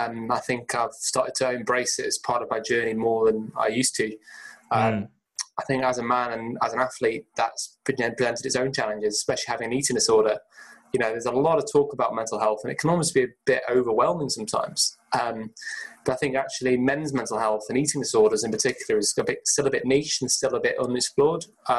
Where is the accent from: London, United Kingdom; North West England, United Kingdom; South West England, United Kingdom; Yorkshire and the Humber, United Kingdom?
North West England, United Kingdom; Chester; I was brought up in Chester. I was an only child.